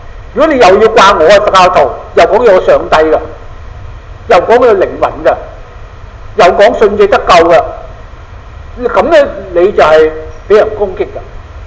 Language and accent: Cantonese; Guangdong, China; 即係我哋廣東人，我中國人